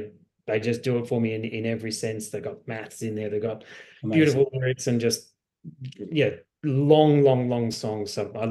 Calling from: Noosa, Queensland, Australia; I'm on the beautiful Sunshine Coast, just in Noosa in Queensland.

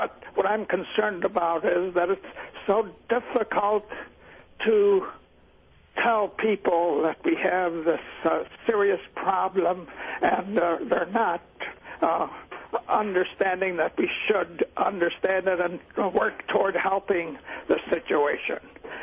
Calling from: Henrietta, New York, United States; from Henrietta.

